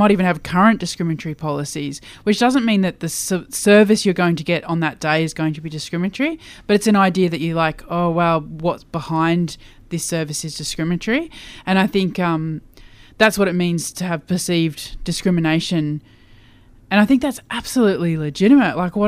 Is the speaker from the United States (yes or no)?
no; Queensland, Australia; I grew up in Queensland, and in my teenage years it was illegal to be homosexual.